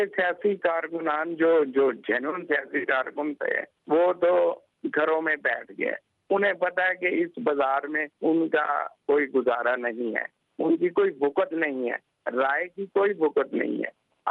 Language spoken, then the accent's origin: Urdu; Lahore, Punjab, Pakistan; تو یہ تو اپنے شہر لاہور میں پینے کا صاف پانی مہیا نہیں کر سکے.